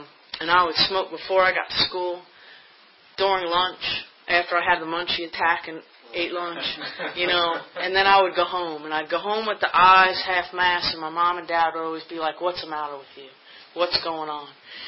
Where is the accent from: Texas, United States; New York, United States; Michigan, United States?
New York, United States; Long Island; I was raised in New York on Long Island.